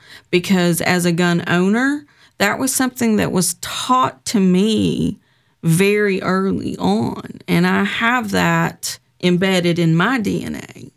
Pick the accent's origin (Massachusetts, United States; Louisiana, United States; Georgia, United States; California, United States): Georgia, United States; I've just grown up in a culture where I'm from South Georgia. That was part of our culture.